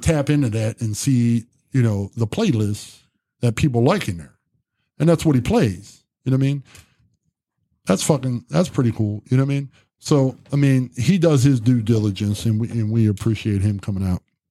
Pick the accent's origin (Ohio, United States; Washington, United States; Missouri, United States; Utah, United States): Ohio, United States; Zanesville; Where are you from? And I'm like, Zanesville. I don't know where that is. Where is it? In Ohio.